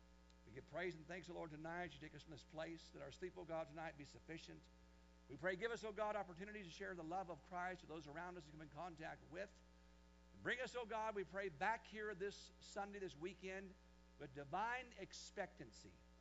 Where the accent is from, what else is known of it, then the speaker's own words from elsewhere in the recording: Kansas, United States; I'm from Kansas. I say humble, okay?